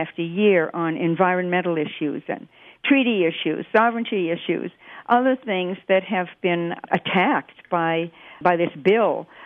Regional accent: Saskatchewan, Canada; I was born in Saskatchewan, like a lot of Aboriginal people in Canada

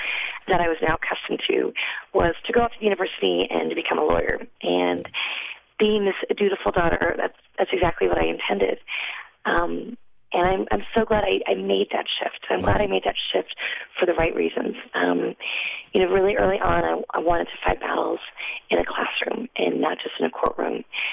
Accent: California, United States; Growing up in Southern California, which is this microcosm of so many different ethnicities and cultures

